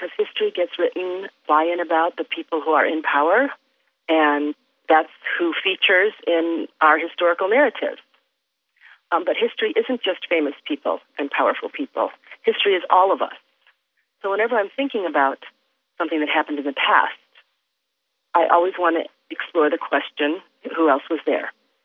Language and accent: English; Illinois, United States; my own experience growing up in the Midwest in the 1960s, when I lived in a small town in Illinois where we were one of the only Korean families in the whole town.